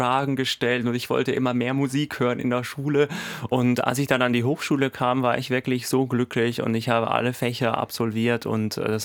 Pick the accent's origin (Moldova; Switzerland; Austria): Switzerland; ich habe da ganz schweizerisch-demokratisch, wo ich herkomme, werde ich das Publikum abstimmen lassen